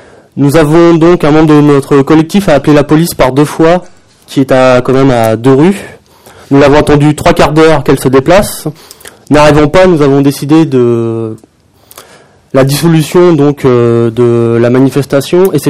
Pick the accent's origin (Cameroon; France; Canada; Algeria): France; Montpellier, Occitanie; je viens donc de Montpellier